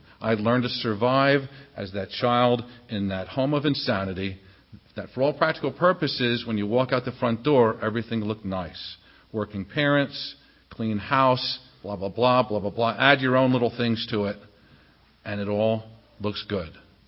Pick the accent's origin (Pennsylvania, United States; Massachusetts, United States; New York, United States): Pennsylvania, United States; Reading; we lived in Reading, I grew up in Reading, and lived at 819 Greenwich Street. And it was a nice little neighborhood.